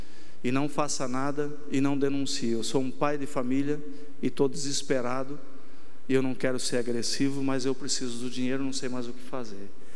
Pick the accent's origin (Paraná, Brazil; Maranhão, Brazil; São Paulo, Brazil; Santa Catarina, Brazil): Santa Catarina, Brazil; Rio do Sul; nós que somos brasileiros, catarinenses, eu, rio-sulense, e que temos assim uma garra muito grande de defender a nossa nação